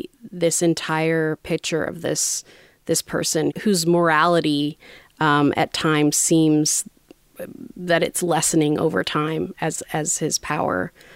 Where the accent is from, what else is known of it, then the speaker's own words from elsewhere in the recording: Canada; truthfully, I'm Canadian.